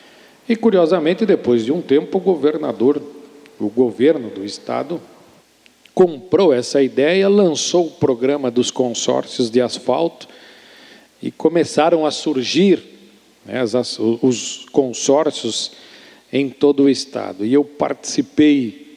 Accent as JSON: {"language": "Portuguese", "region": "Santa Catarina", "country": "Brazil"}